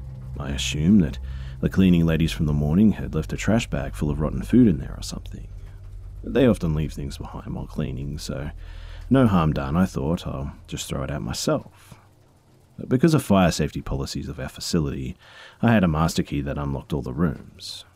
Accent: Alberta, Canada; I'm from Canada, Alberta

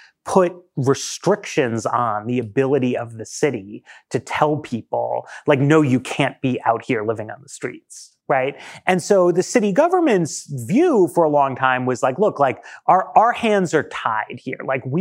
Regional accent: New York, United States; I grew up in New York in the 80s

